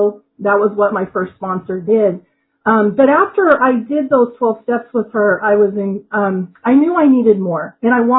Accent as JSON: {"language": "English", "region": "Washington", "country": "United States", "said": "And I'm from Washington State"}